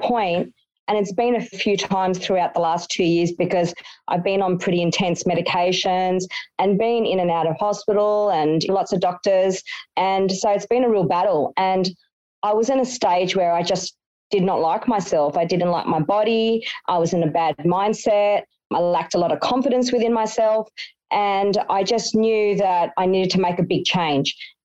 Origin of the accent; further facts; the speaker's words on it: Sydney, New South Wales, Australia; I'm from Sydney.